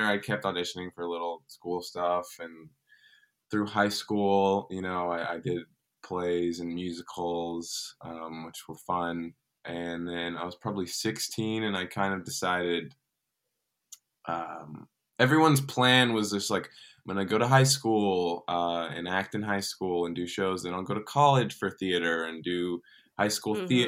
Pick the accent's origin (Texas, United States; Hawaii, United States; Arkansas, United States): Texas, United States; Dallas; I grew up in Dallas, Texas, which is not the, biggest place for, the arts and entertainment. It's more oil than anything.